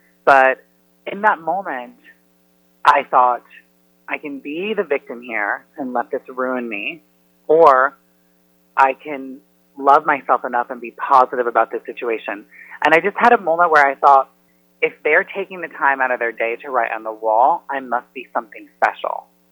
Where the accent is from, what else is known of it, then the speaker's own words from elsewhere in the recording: Indiana, United States; You know, I'm from Indiana. I'm from a very small town